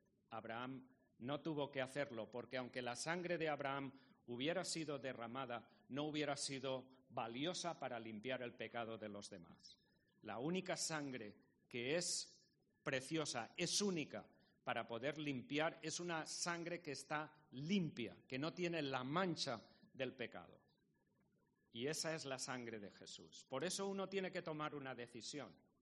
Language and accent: Spanish; Valencian Community, Spain; la Ruta del Bacalao. Es una zona llena de discotecas. La primera discoteca que se construyó fue la de mi pueblo. Yo tenía 16 años, trabajaba en un supermercado de mis padres.